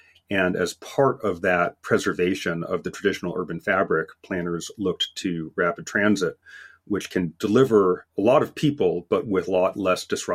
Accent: Washington, District of Columbia, United States; also born or lived in New York City, United States; The book grew out of my own experience in growing up in Washington. I had grown up the first part of my childhood in New York City, where there seemed to be a subway on every corner

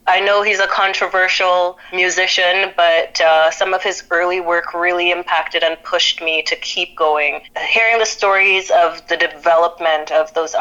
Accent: Trinidad & Tobago; I was born and raised in Trinidad, and pride for who I am was instilled in me from a very early age

